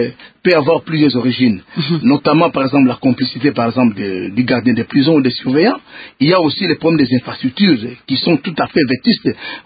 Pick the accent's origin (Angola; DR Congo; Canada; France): DR Congo; Beni, North Kivu; Moi, je viens de Béni, j'étais à Béni.